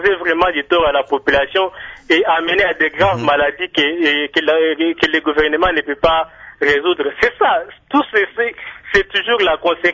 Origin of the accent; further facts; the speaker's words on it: Luiza, Kasaï-Central, DR Congo; Parce qu'ici, chez nous, au Kassai, par exemple, je prends par exemple mon territoire de Luisa